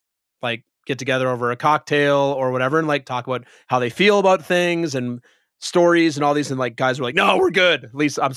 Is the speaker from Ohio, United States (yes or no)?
no; Minnesota, United States; Like I grew up Lutheran in Minnesota.